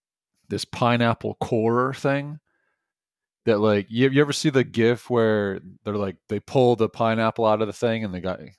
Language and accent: English; New York, United States; Yeah, no. I grew up in the woods of upstate New York.